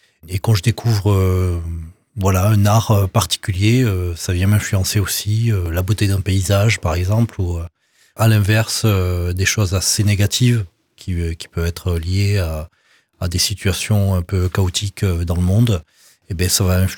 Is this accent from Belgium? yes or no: no; Réunion, France; puisque je viens de La Réunion, et donc il y a la musique traditionnelle de La Réunion qui est le maloya.